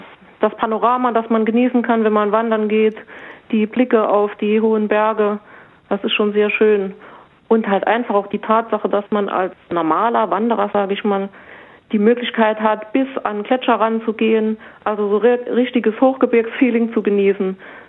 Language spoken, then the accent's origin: German; Saarland, Germany; Ach, also es wird natürlich bei uns im Saarland auch gearbeitet, ist ja klar.